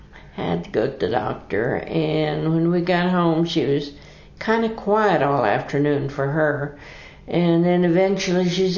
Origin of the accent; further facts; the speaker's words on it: Ravenwood, Missouri, United States; Then I lived a little town east of there called Ravenwood, Missouri. A real small